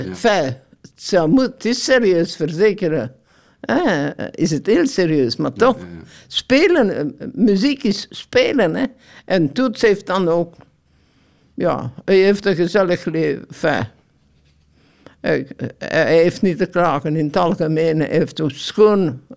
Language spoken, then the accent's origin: Dutch; Belgium; We zijn toch Belgen, hè?